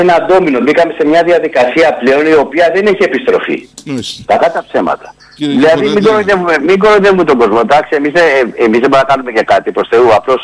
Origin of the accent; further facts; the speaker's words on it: Kefalonia, Ionian Islands, Greece; γιατί και εγώ καταναλωτής είμαι Κεφαλονίτης.